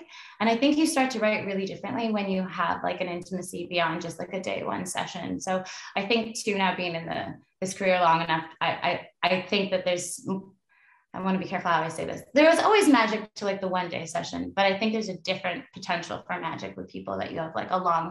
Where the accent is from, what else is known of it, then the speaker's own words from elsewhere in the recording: Mission, British Columbia, Canada; In Canada, where I was raised in Mission, I grew up partially at this like one house